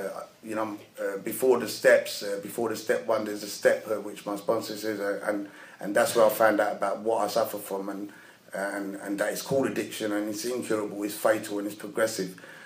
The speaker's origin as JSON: {"language": "English", "town": "Barking", "region": "London", "country": "United Kingdom", "tie": "born there", "lives_now": "Ilford, United Kingdom", "said": "I was born in 1969 in Barking, and there was a lot of NF around, if anyone can remember."}